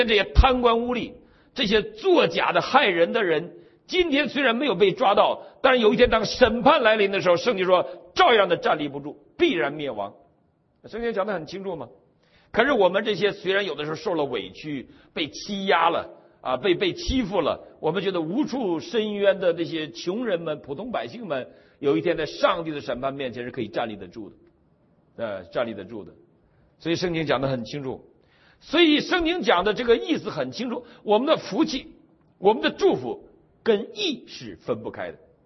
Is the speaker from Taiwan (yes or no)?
no; Shijiazhuang, Hebei, China; 我老家在我家里家乡在石家庄住了好多年啊